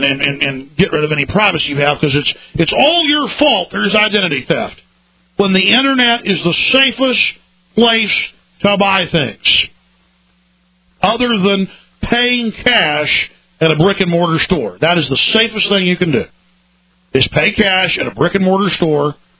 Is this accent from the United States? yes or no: yes; the South, United States; I'm a Southerner.